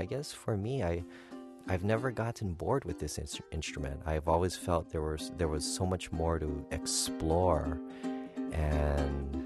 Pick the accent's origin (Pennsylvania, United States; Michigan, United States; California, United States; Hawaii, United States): Hawaii, United States; Honolulu; Yes, I grew up right in Honolulu in a little town called Kaimuki.